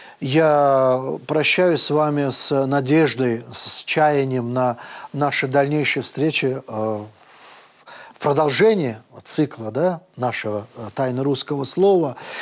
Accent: Azerbaijan; Да, я азербайджанец, я всегда об этом говорю, и это честно.

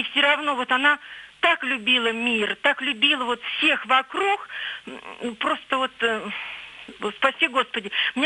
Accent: Vladimir Oblast, Russia; мне 68 лет, я из Владимирской области.

